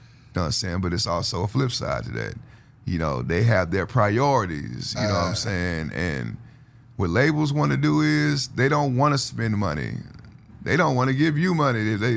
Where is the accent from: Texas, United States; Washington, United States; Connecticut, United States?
Texas, United States; Houston; Like, I'm cut from the underground scene of Houston, Texas.